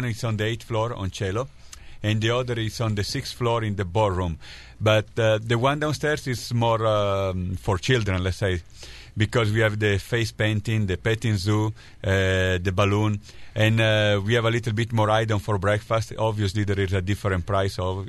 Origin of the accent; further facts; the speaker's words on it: Rivoli, Piedmont, Italy; I'm originally from Rivoli near Torino, which is northwest part of Italy.